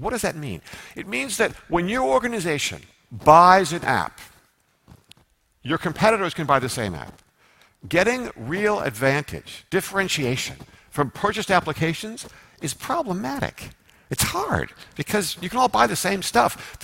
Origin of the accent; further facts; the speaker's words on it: United States; I'm an American. I say IaaS.